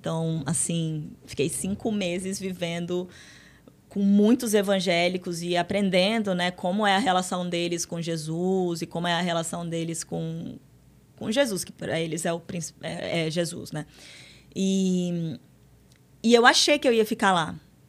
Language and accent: Portuguese; Acre, Brazil; born there; moved away; Eu nasci no Acre, eu saí do Acre e eu já rodei o mundo